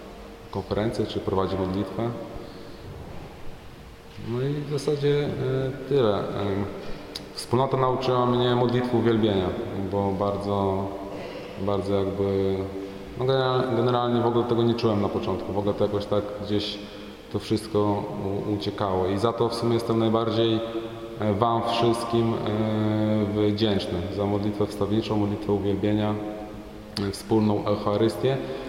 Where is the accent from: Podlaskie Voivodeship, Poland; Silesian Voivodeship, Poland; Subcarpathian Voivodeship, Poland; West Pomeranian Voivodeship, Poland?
Podlaskie Voivodeship, Poland; Białystok; Pochodzę z Białegostoku i jestem we wspólnocie już 2,5 roku.